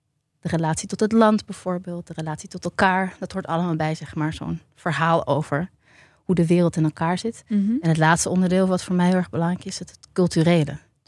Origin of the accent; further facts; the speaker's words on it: Tiel, Gelderland, Netherlands; born there; ik ben geboren in Tiel.